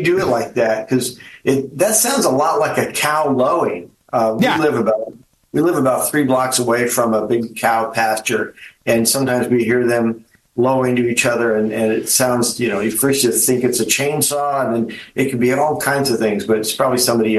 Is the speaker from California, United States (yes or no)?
yes; Los Angeles, California, United States; now in Port Townsend, United States; I grew up in Los Angeles. I now live in Port Townsend, Washington.